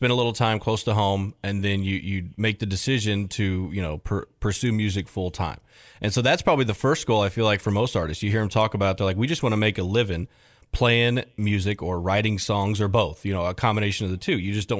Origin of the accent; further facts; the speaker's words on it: Louisville, Kentucky, United States; right down the road from where we grew up in Louisville